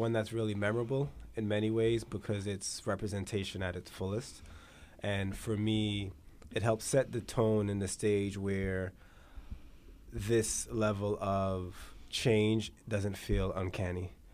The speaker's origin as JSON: {"language": "English", "town": "Brooklyn", "region": "New York", "country": "United States", "tie": "born or raised there", "also_born_or_lived": "Saint Vincent and the Grenadines", "said": "I was born in St. Vincent and the Grenadines, grew up in Brownsville, Brooklyn, and was raised as a Rastafarian and still a Rastafarian."}